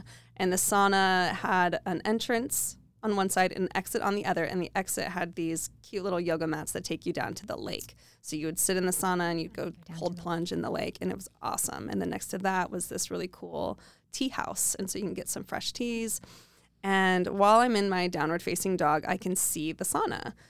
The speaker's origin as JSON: {"language": "English", "region": "Idaho", "country": "United States", "said": "I just showed up and I'm from Idaho teaching yoga."}